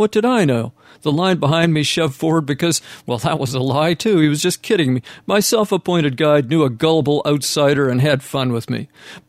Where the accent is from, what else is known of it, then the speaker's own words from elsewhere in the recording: Vancouver, British Columbia, Canada; 2 weeks ago, I visited one of the best centers serving the poor in my hometown of Vancouver, Canada.